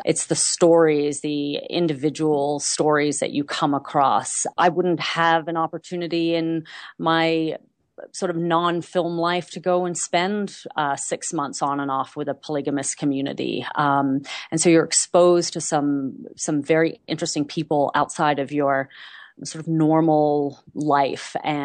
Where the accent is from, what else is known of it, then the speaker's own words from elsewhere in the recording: New Zealand; moved away; I'm a New Zealander. I grew up there.